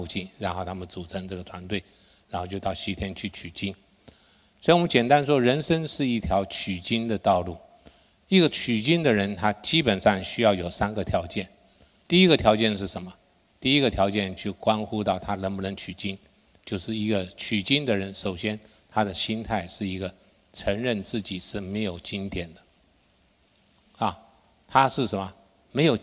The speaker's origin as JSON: {"language": "Chinese", "country": "Taiwan", "tie": "born or raised there", "said": "我以前在台湾长大的过程当中，年纪小的时候，我到大学的时候"}